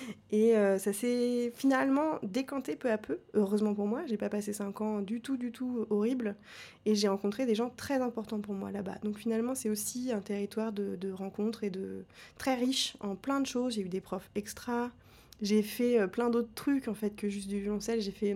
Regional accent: Le Havre, Normandy, France; Moi, je venais du Havre.

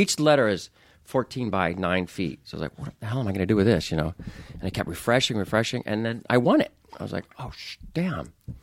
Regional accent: Anaheim, California, United States; I grew up right near Disneyland in Anaheim. I grew up in Orange County, excuse me. And that was like my backyard.

